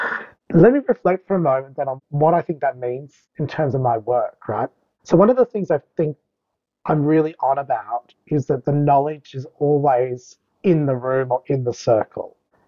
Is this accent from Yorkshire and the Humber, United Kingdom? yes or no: no; Scotland, United Kingdom; I'm Scottish as well